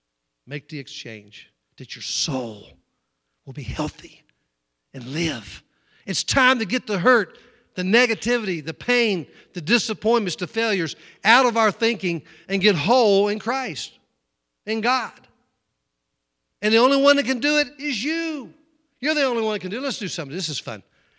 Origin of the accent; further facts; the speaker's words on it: the South, United States; I'm from the South.